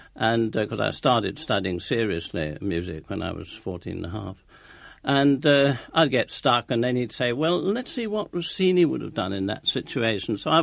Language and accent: English; St Ives, South West England, United Kingdom; born there; I was born in St. Ives, and we did it.